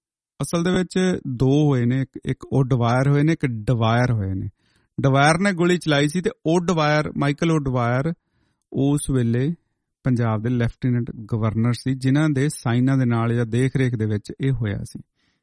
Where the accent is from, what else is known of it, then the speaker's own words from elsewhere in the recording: Punjab, India; ਕਿਉਂਕਿ ਸਾਡੇ ਪੰਜਾਬ ਦੇ ਵਿੱਚ ਜਿੱਥੇ ਅਸੀਂ ਜੰਮੇ ਪਲੇ ਹਾਂ ਨਾ, ਮੈਨੂੰ ਨਹੀਂ ਲੱਗਦਾ, ਮਤਲਬ ਉੱਥੇ ਲੱਖਾਂ ਹੀ ਸ਼ਹੀਦ ਹੋਣਗੇ